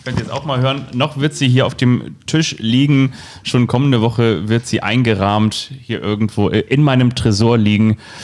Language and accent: German; Kiel, Schleswig-Holstein, Germany; Ich bin ja in Kiel aufgewachsen